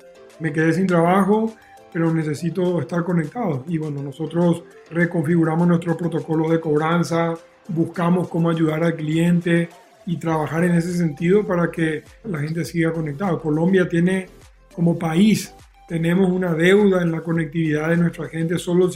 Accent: Paraguay; Imagínate, yo soy paraguayo, toda mi familia en Paraguay.

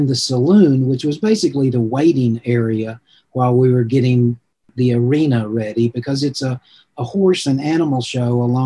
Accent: Tennessee, United States; Where I grew up in Tennessee, the biggest market for me was churches.

